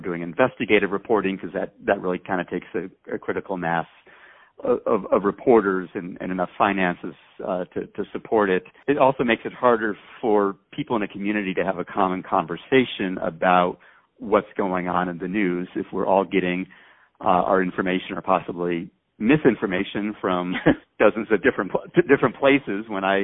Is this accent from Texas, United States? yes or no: no; Phoenix, Arizona, United States; When I was growing up in Phoenix, Arizona, if I wanted to watch baseball, I had to wait for the weekly game of the week on Saturday mornings.